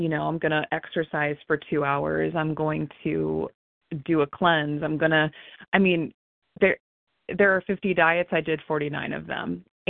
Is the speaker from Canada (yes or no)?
no; Ohio, United States; I'm from Ohio, and I'm so grateful.